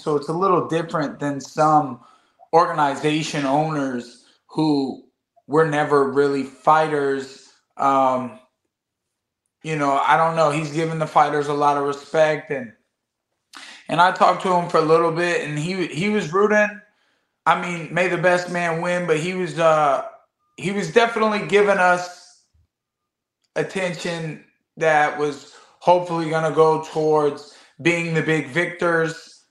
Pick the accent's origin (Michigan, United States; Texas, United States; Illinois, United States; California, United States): Michigan, United States; Flint; also born or lived in Florida; I was born in Flint, Michigan, and I was raised in a little bit of Flint, a little bit of Florida.